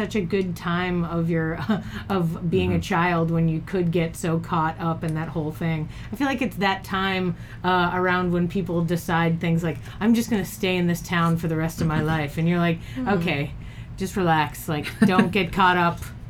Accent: Boston, Massachusetts, United States; I mean, I'm from Boston. Not leaving Boston is kind of everyone else's MO.

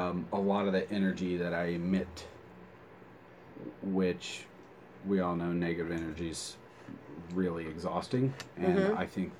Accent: Muncie, Indiana, United States; Muncie, Indiana.

